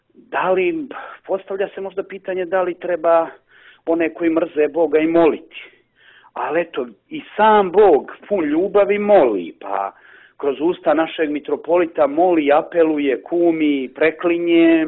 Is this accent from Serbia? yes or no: no; Montenegro; pita nas odakle ste, iz Crne Gore